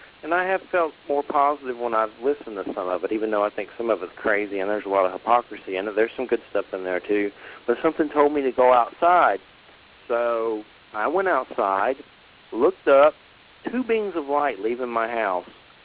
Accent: Georgia, United States; I was born in Georgia and my dad was a Baptist preacher, so I was raised in Christianity

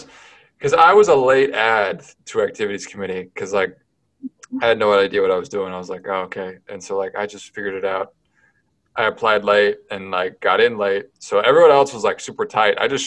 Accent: California, United States; I say I'm from California. I split high school between two California spots. So, people are always like, you're fake Californian.

